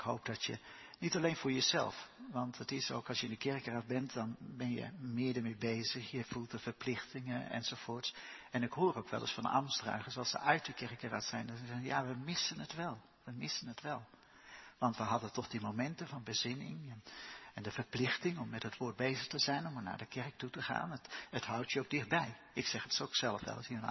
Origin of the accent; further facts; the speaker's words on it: Genemuiden, Overijssel, Netherlands; Ik kwam uit Genemuiden, dus ik wist ook allemaal wat van Zwolle af en dergelijke.